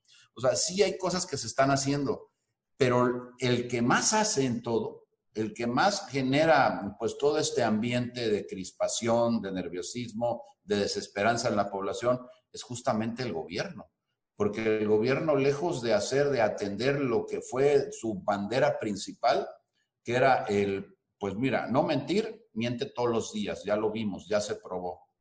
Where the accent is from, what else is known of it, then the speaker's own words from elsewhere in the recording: Veracruz, Mexico; no solo en Veracruz, de donde soy yo, sino en todo el país